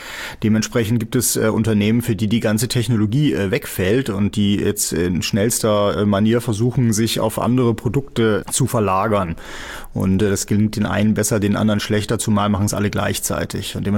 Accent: Northern Germany, Germany; ich komme aus Norddeutschland

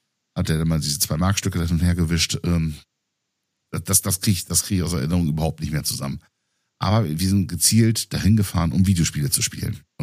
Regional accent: Bremen, Germany; da, wo ich aufgewachsen bin in Bremen

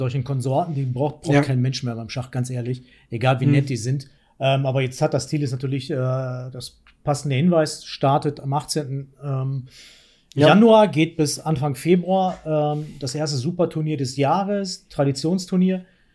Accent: Dortmund, North Rhine-Westphalia, Germany; Meine Heimat hier

